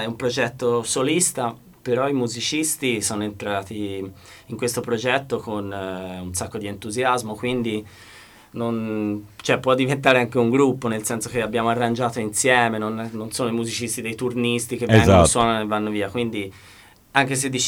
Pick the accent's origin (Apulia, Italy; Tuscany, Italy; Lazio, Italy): Tuscany, Italy; Lucca; Siamo di Lucca, sì.